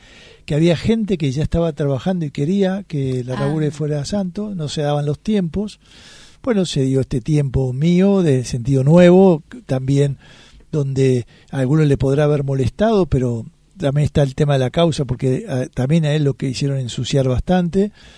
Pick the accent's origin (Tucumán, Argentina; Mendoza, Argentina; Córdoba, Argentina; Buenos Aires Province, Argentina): Córdoba, Argentina; Y yo me anoté en la causa de los santos porque tenía en mi tierra al futuro santo, digamos